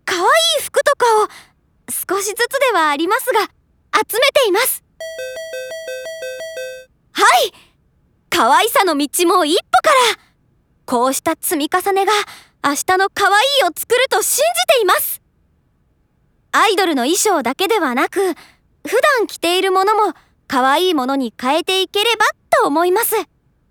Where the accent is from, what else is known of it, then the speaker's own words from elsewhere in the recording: Tokyo, Japan; 私は東京出身で実家から通っています。